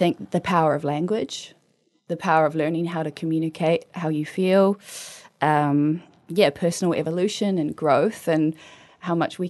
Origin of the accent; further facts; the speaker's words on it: Queenstown, Otago, New Zealand; also born or lived in Tauranga; I was born in Tauranga, but I grew up in Queenstown, and I did shows with Showbiz Queenstown